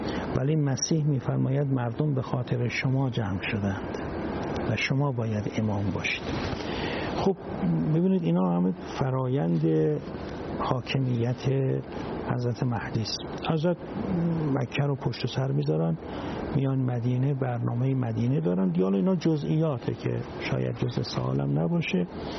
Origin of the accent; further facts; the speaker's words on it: Iran; چون به هر حال ما ایرانی هستیم، خودمون در ایران داریم صحبت میکنیم